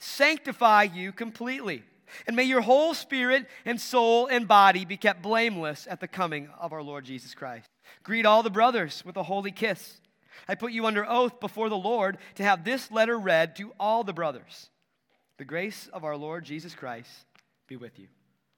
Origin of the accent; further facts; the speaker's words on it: La Crosse, Wisconsin, United States; You know, we've talked before where I grew up in the La Crosse area, La Crosse, Wisconsin area, Winona, if you know that, but very, very hilly